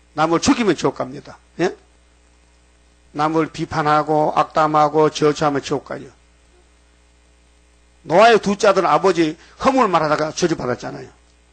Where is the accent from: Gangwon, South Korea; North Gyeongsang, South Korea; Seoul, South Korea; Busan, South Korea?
North Gyeongsang, South Korea; Uiseong; 어저께 경상북도 의성 우리 고향인데 기차가요 중앙선 기차가요 탈선했어요.